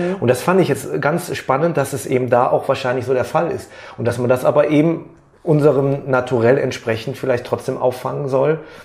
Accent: North Rhine-Westphalia, Germany; ich komme ja aus dem Köln-Bonner Raum

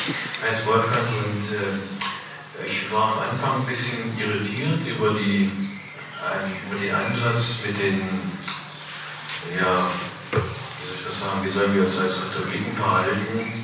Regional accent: East Germany, Germany; Ich bin auch ein Kind der DDR, wie Sie, und haben es auch erlebt, wie man als Christ in der DDR gelebt hat

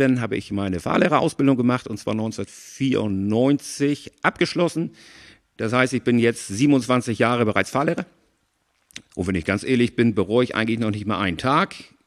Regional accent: Schwarzenbek, Schleswig-Holstein, Germany; also born or lived in Hamburg; Ich bin in Hamburg geboren, bin aber in Schwarzenbeek groß geworden mit einer kurzen Ausnahme. Meine Eltern sind damals nach Sams gezogen.

